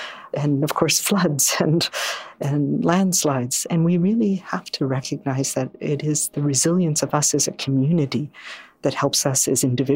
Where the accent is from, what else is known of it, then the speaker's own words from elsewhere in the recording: Prince Edward Island, Canada; where I come from, we have this saying, I'm a Far East Coaster, so I'm from Prince Edward Island.